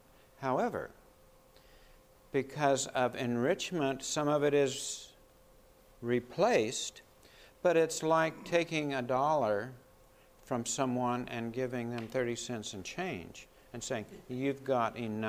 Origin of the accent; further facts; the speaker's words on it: Washington, United States; I grew up in Washington State, and I'm about ready to move to Oregon.